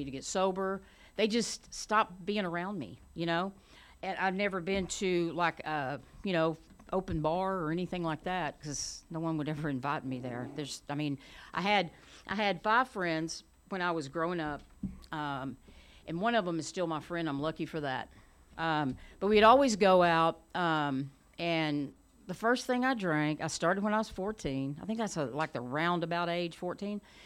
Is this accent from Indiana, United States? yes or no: no; Dallas, Texas, United States; also born or lived in Texarkana, Arkansas; Anyway, I'm from Texarkana, Arkansas. Good God, I know, isn't that something? And I lived in Dallas, Texas I was raised there.